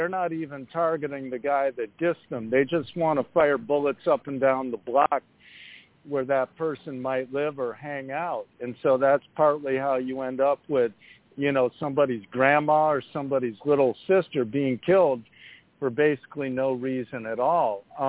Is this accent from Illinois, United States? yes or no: yes; Chicago, Illinois, United States; a sweeping series of policy reforms in my hometown of Chicago